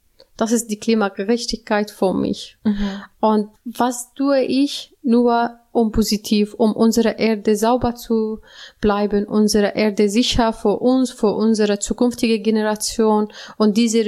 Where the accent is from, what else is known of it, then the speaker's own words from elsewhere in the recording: Aleppo, Aleppo Governorate, Syria; German is a second language; Ich komme aus Aleppo-Stadt und das ist wirtschaftlich mehr als landwirtschaftlich.